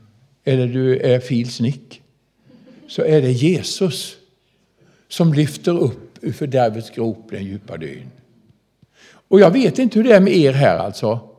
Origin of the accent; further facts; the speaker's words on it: Sweden; Men jag är nog den svensk som har träffat flest fångar.